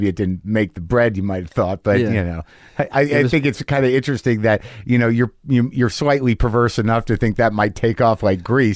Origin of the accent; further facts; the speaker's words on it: New Mexico, United States; I grew up in New Mexico. Española is like the capital.